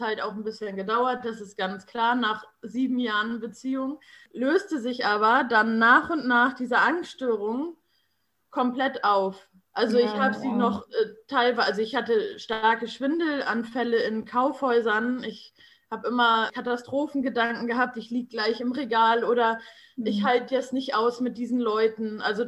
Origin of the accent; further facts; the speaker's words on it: Lower Saxony, Germany; Ich komme aus Niedersachsen, aus der schönen Lüneburger Heide.